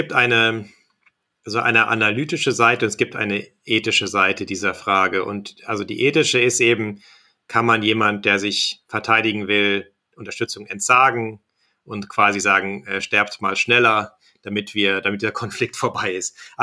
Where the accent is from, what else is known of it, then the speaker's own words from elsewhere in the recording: Kassel, Hesse, Germany; now in Berlin, Germany; Ich bin weiter in Berlin, in der Reichweite der Iskander aus Kaliningrad. Ich bin jetzt nicht sozusagen in meine Heimat Kassel gefahren